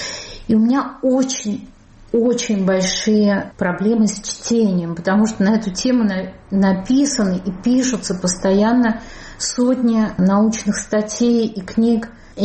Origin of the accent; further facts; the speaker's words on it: Russia; moved away as an adult; я уехала из России, мне было 26 лет, я была девочка, ну, девочка по нынешним стандартам, молодая женщина, прошло больше 20 лет.